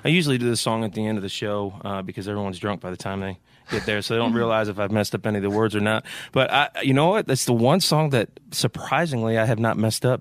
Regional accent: Michigan, United States; Like I grew up outside of Detroit, so I learned how to sing off Motown music, R&B, oldies music

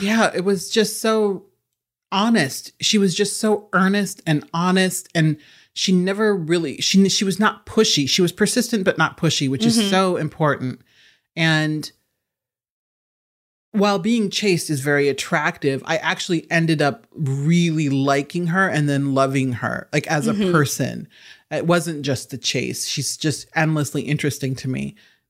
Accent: Nebraska, United States; and I'm from Nebraska, so I'm not denigrating these places. Mm-hmm. I'm from the Midwest.

